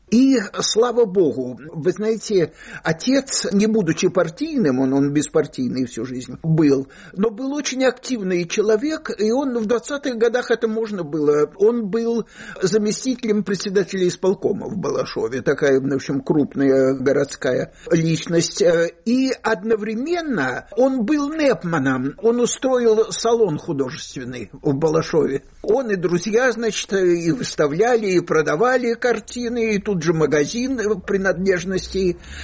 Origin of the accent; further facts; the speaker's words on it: Stary Oskol, Belgorod Oblast, Russia; also born or lived in Donbass; в 36-м году мы из Донбасса переехали в Старый Оскол, и моя такая настоящая школа, это уже Старый Оскол.